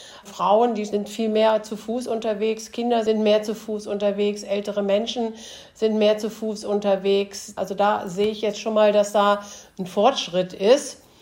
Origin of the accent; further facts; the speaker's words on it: Braunschweig, Lower Saxony, Germany; Ich komme ja hier aus Braunschweig